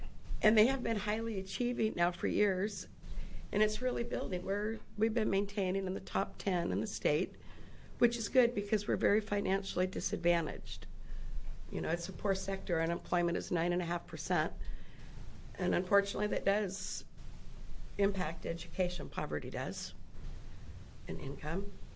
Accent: Prineville, Oregon, United States; I'm from Prineville.

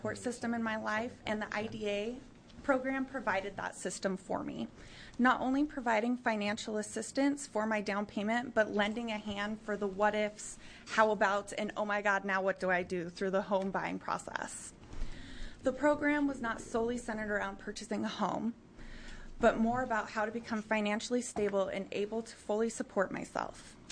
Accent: Cornelius, Oregon, United States; I'm from Cornelius, Oregon.

